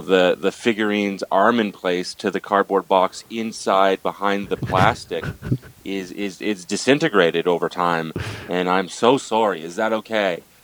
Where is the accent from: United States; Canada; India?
Canada; Just because I know from like being a Canadian